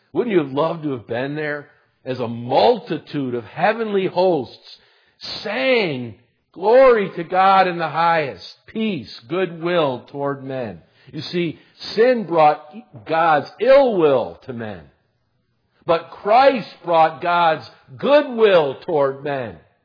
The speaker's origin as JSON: {"language": "English", "region": "Illinois", "country": "United States", "said": "I'm from Illinois. I need to see it."}